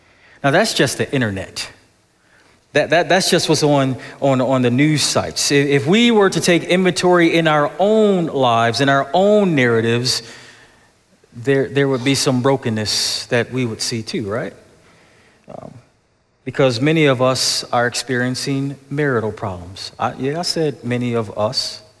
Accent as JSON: {"language": "English", "town": "Buffalo", "region": "New York", "country": "United States", "tie": "born or raised there", "said": "and I grew up in Buffalo, so you got to have heat in the car"}